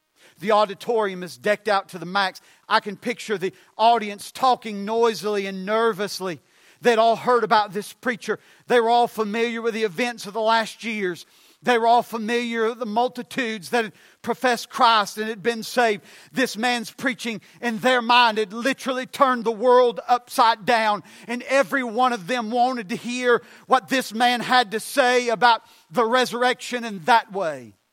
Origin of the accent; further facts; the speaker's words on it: Tennessee, United States; We're all from East Tennessee. Y'all know what that means.